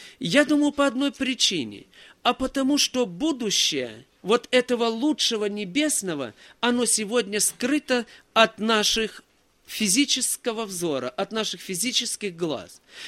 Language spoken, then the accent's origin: Russian; Belgorod, Belgorod Oblast, Russia; Мы вот из Белгорода приехали